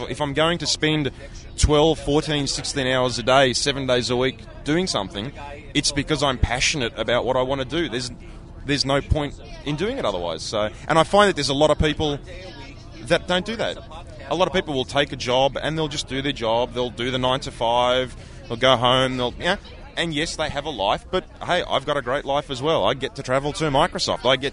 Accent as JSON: {"language": "English", "country": "Australia", "said": "Oh, we're from Australia."}